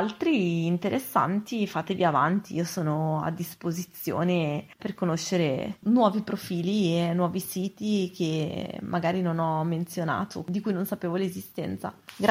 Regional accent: Milan, Lombardy, Italy; io sono di Milano.

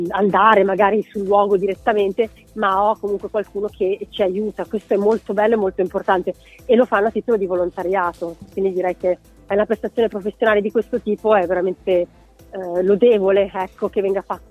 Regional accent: Milan, Lombardy, Italy; Io sono milanese di nascita, vivo qua a Milano, sono felice, stranamente perché molti si lamentano, ma adoro la mia città

